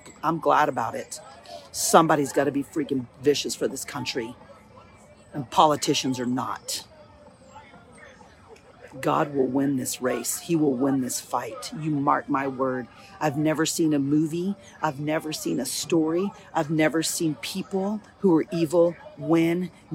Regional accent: United States; I'm an American. And in America, we do things right.

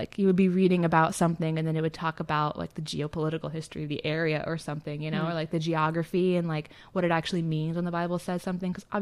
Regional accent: Arkansas, United States; now in Boston, United States; people are always asking me when they find out that I'm from Arkansas, they say that I don't have an accent. I do use y'all casually. But they say I don't have an accent. And now I live in Boston now

